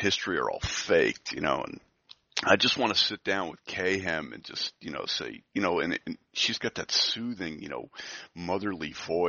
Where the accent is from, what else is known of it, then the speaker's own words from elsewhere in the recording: New Jersey, United States; I'm from New Jersey. I grew up in the tri-state area.